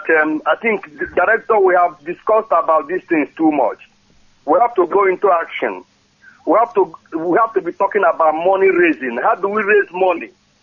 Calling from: Oslo, Norway; I'm calling from Oslo.

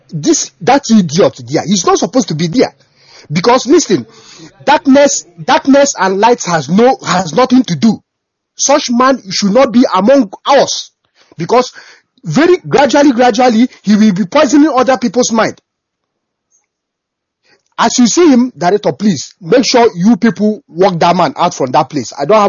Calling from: Bilbao, Basque Country, Spain; Yeah, I'm calling from Spain, Bilbao, precisely.

